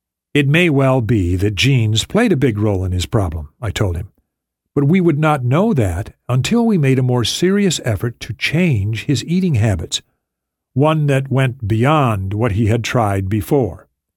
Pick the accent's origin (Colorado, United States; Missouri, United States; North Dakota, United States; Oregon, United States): North Dakota, United States; I learned about animal fat as a child growing up in North Dakota.